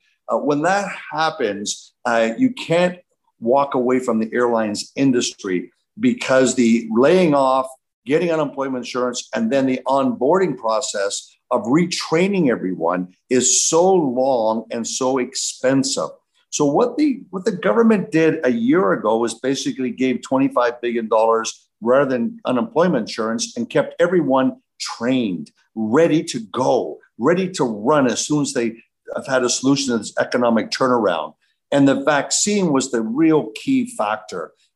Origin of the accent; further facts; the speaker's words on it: Toronto, Ontario, Canada; now in Texas, United States; I am a Texan. That means I say y'all come back A. I was born in Canada and moved down to Texas 30 years ago. And now I'm a dual citizen, American-Canadian, and I love it living in Texas